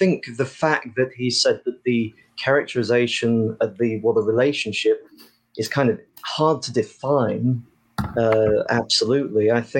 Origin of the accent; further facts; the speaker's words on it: United Kingdom; because I'm British. It's the accent